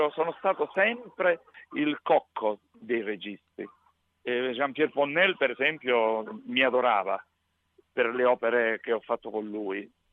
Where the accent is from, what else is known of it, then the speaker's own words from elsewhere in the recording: Sicily, Italy; E dico, io sono siciliano.